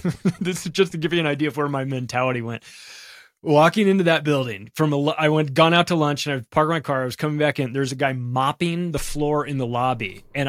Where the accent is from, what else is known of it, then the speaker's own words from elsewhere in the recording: California, United States; I grew up in Southern California.